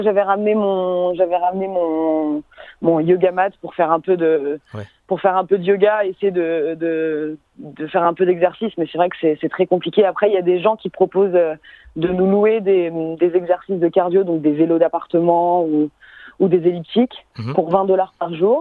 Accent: Paris, Île-de-France, France; moved away as an adult; now in Sydney, Australia; moi, je viens de Paris à la base, mais ça fait 4 ans maintenant que je vis à Sydney. Je me suis installée là-bas en 2016. J'ai rejoint mon partenaire qui, lui, est australien.

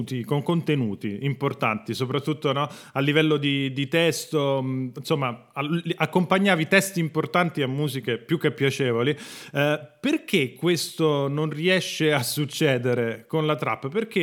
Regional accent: Rome, Lazio, Italy; io sono di Roma e quindi ovviamente della Roma

